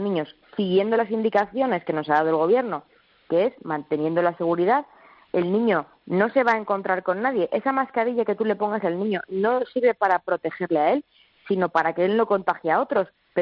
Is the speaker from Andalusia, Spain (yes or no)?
no; Belmonte, Castilla-La Mancha, Spain; now in Madrid, Spain; el que vive en mi pueblo, en Belmonte, que soy de Cuenca